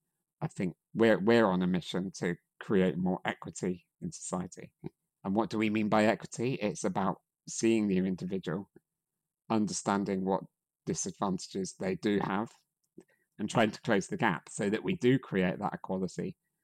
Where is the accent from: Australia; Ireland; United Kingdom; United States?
United Kingdom; first language English; And my privileges are that I grew up in the UK, where English is my first language, where I had access to free healthcare, access to free education.